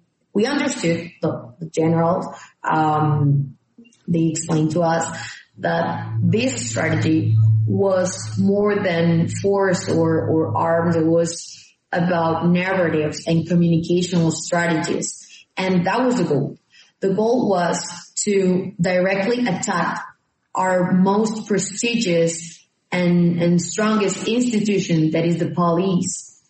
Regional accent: Medellin, Antioquia, Colombia; English is a second language; But the things that in Antioquia, that is the second region of Colombia. I'm from Medellin, and this is the second city of Colombia.

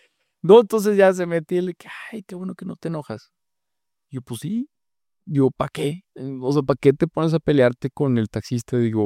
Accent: Mexico; Santo Padre, vengo de México.

